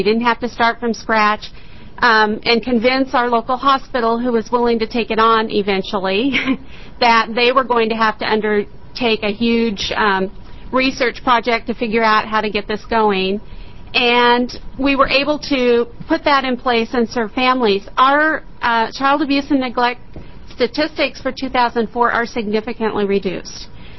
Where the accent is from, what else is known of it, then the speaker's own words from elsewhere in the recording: United States; I'm from Crick County.